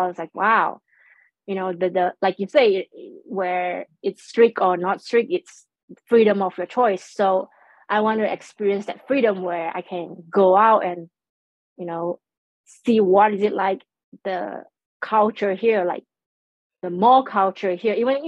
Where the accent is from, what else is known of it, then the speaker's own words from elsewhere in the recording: Malaysia; growing up in Malaysia, it's mandatory for us to learn geography.